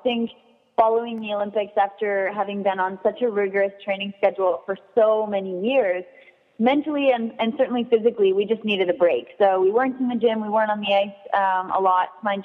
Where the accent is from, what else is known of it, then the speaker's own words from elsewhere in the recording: London, Ontario, Canada; I'm actually at the Western this semester in London, which is great for me to be back home, my hometown university